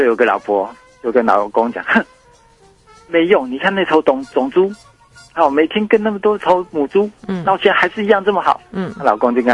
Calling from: Chiayi, Taiwan; 我是嘉义的

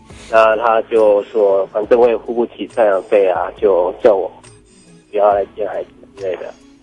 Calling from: Tainan, Taiwan; 我是来自台南的

